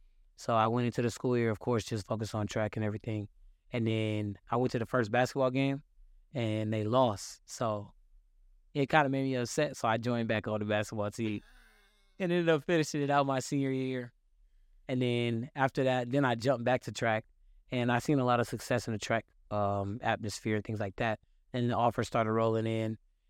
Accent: Houston, Texas, United States; also born or lived in Pasadena; Man, so yeah, of course I'm from Houston. Started out in Pasadena, Texas, to be specific. Crazy. Had to get up out of there, though.

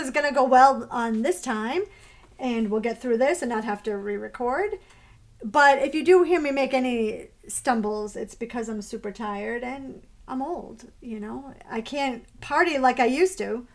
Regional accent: Easton, Massachusetts, United States; You grew up in Bridgewater. I grew up in Easton, which is the next town over.

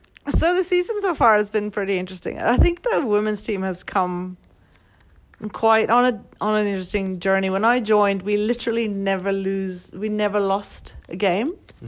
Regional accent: South Africa; I'm South African, cricket's big for us, rugby's big for us

